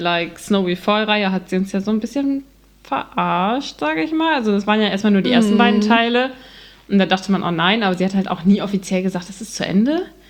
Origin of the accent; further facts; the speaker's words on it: North Sea coast, Germany; ich komme von ganz oben, Nordseeküste.